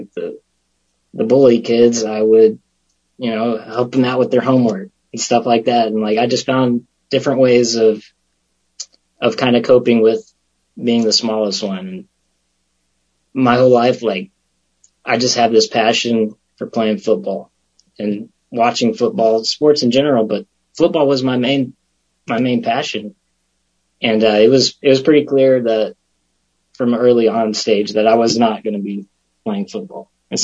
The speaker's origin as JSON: {"language": "English", "town": "Abilene", "region": "Texas", "country": "United States", "tie": "born or raised there", "also_born_or_lived": "New Braunfels", "said": "So I was born in New Braunfels, Texas, and shortly after I was born, we moved to Abilene in West Texas."}